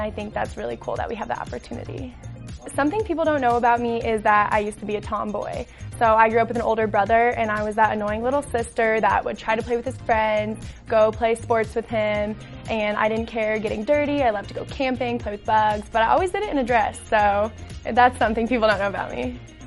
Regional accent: Aurora, Colorado, United States; I'm from Aurora, Colorado, and this is my rookie season as a Denver Broncos cheerleader.

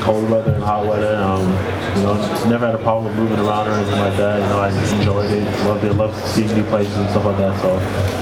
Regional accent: Canada; Yeah, I used to say A about. I'm Canadian.

